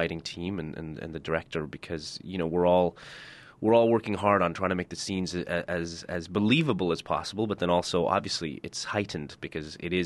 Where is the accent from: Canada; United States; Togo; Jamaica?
Canada; Toronto, Ontario; born there; I myself am Muslim and was born in Toronto, and you know, I'm fully Canadian, as it were, or North American for our context.